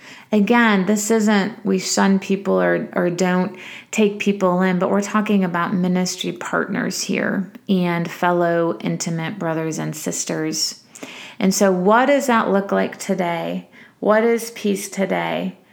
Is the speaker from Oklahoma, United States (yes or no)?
no; Michigan, United States; also born or lived in Illinois / Southern California / Texas; I grew up in Michigan, I went to school in Illinois, I lived in Southern California, I went to Texas